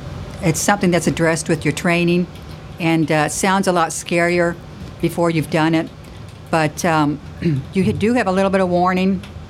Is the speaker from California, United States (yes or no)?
no; Minnesota, United States; I'm from Minnesota, and this field is in Stanton.